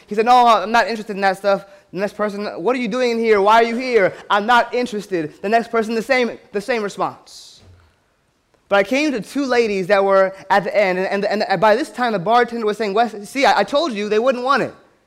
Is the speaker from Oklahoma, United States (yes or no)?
no; San Bernardino, California, United States; moved away as an adult; now in Hawaii, United States; That's where I grew up, in San Bernardino. My grandmother still lives in Loma Linda, had a lot of great memories there, lived there from age 0 to age 16, and then moved to Northern California